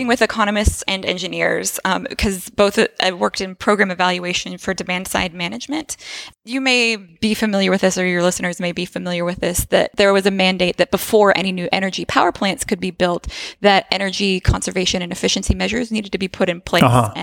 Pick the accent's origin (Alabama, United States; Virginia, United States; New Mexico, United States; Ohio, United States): Alabama, United States; I'd never heard it before growing up in Alabama.